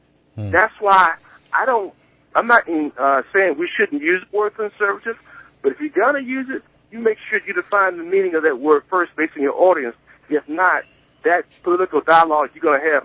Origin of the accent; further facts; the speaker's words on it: Alabama, United States; Well, you're exactly right. And I grew up in Alabama.